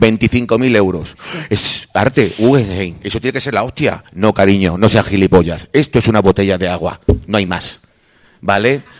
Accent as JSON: {"language": "Spanish", "region": "Extremadura", "country": "Spain", "accent": "castúo, Torrejoncillo speech", "said": "Sí, que yo soy de Cáceres, que tengo mi mitad de Cáceres, que la quiero mucho, pero yo nunca he renegado de mi pueblo en ningún sitio. Es más, no he renegado ni del habla."}